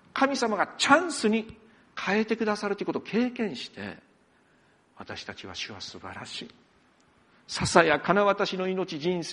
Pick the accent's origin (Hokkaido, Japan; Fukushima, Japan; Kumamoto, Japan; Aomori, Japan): Hokkaido, Japan; born there; 私北海道で生まれたんだけど